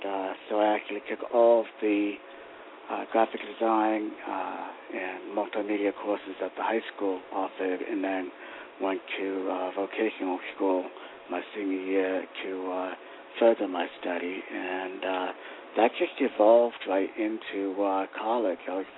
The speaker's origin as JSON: {"language": "English", "town": "Bar Harbor", "region": "Maine", "country": "United States", "tie": "born or raised there", "said": "Well, I grew up in Bell Harbor. Went through the school system and everything there, and then moved to Southern Maine in 2006, and I've been down here ever since."}